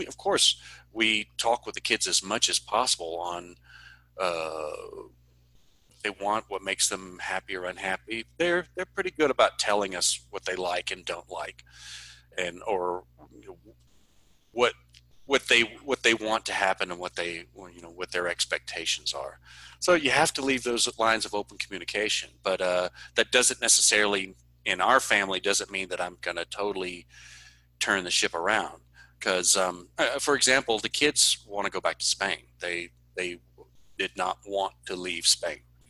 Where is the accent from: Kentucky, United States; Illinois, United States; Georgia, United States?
Georgia, United States; Atlanta; now in Mexico; My hometown's is Atlanta, which is a short plane ride from most of Mexico.